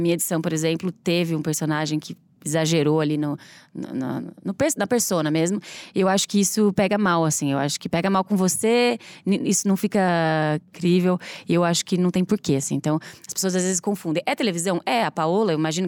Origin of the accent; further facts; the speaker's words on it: Ribeirão Preto, São Paulo, Brazil; E eu sou de Ribeirão Preto.